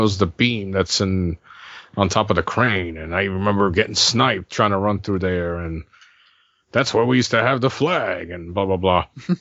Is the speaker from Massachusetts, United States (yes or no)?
no; New York, United States; They're gonna hate us. I'm from New York, so they hate me anyway.